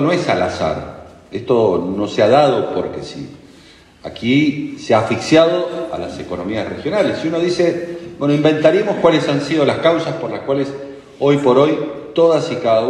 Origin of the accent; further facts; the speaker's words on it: Mendoza, Argentina; born there; Yo soy una persona del interior del interior. Yo nací en Mendoza, pero no nací en la capital. Tampoco nací en la capital de un departamento, nací en una finca. Mis abuelos llegaron de Italia con una mano atrás y otra mano adelante, venían de Trento.